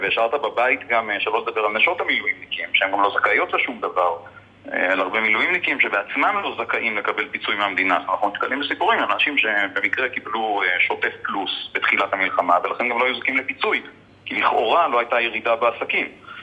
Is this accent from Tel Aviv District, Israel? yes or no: no; Jerusalem, Jerusalem District, Israel; בתור ירושלמי שביקר בקריית שמונה לפני כמה ימים